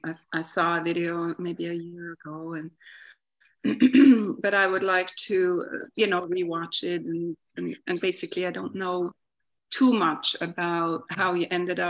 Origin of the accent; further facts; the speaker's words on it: Switzerland; And so I'm from Switzerland